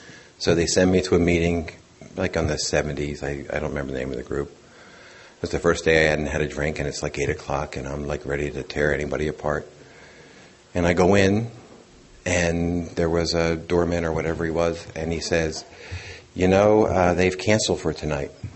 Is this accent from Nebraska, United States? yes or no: no; Philadelphia, Pennsylvania, United States; Now, I'm from Philadelphia, Pennsylvania. My father has 46 years in this program, so I knew what he was talking about.